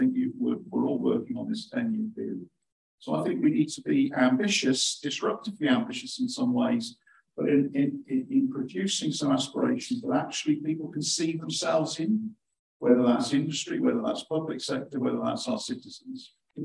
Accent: Cardiff, Wales, United Kingdom; I'm from Cardiff and I'm also a social scientist.

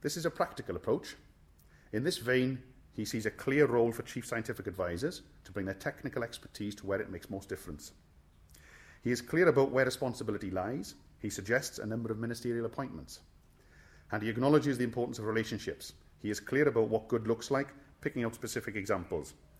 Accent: Wales, United Kingdom; forgive me, I'm Welsh

